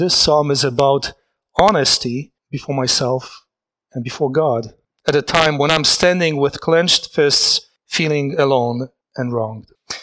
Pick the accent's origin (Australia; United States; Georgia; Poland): Poland; moved away as an adult; my wife and I, we were born in Poland. We grew up in Poland. We got married in 88. And how 6 months later, we decided to leave Poland.